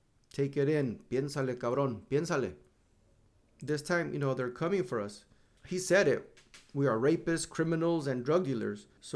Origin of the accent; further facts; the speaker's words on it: United States; My color, my background, / culture, maybe in part from Mexico, but you know what? I'm American.